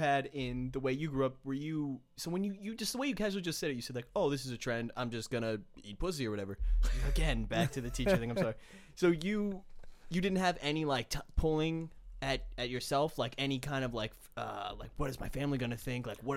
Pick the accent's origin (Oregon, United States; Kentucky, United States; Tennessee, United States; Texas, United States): Texas, United States; Dallas; born there; also born or lived in Maryland; I was born in Dallas.